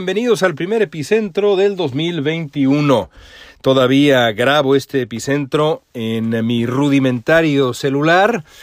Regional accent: Mexico; hemos visto en mi país, en México, pues mensajes equivocados

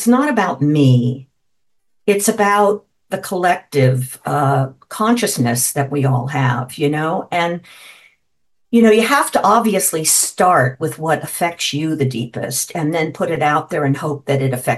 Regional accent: Miami, Florida, United States; moved away as an adult; now in Los Angeles, United States; I was born and raised in Miami, and I left when I finished high school.

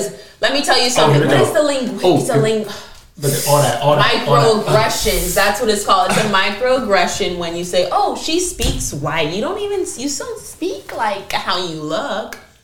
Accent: Trinidad & Tobago; also born or lived in Jamaica; and I'm Jamaican and Trinidadian, but really?

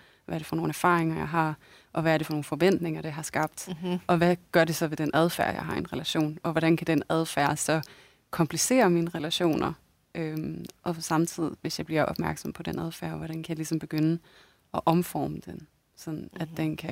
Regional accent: Aarhus, Central Denmark Region, Denmark; jeg kommer fra Jylland, og nærmere bestemt Aarhus. Mm. Der bor jeg

